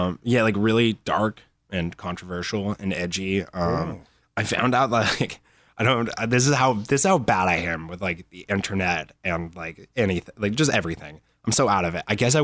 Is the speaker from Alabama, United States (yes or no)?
yes; Phenix City, Alabama, United States; also born or lived in Los Angeles; I'm from LA, but my dad's in the military, so we moved around like everywhere. I'm actually from like, if I had to pick a place, I'd say Phoenix City, Alabama, which is like a little tiny nowhere town.